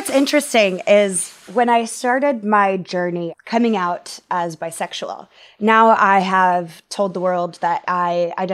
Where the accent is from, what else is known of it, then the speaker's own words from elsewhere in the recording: Texas, United States; I grew up in Texas where I grew up in a very Christian home.